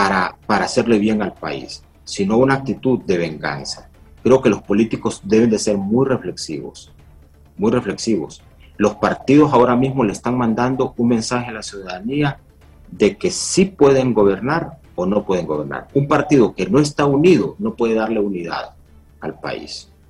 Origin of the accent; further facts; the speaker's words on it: Honduras; En este país todos somos hondureños, todos nos necesitamos